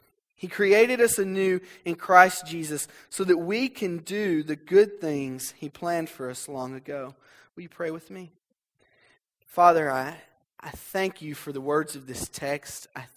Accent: Alabama, United States; you'll hear my accent. I can't cover it up. I'm from North Alabama. All right, I grew up on a farm. I try to hide it, but it's there.

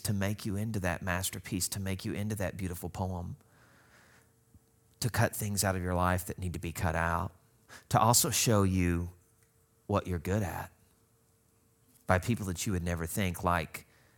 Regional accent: Arkansas, United States; See, I had that in an English teacher that looked at me as a Cajun in Arkansas, no less, looking at me and saying, youngin', you gonna be in my debate class.

